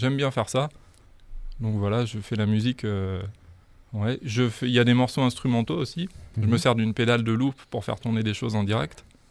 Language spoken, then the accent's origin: French; Auvergne-Rhône-Alpes, France; Je suis originaire de l'Isère, au-dessus. Et donc, ouais, après je connais bien le coin, la Drôme, je suis venu souvent.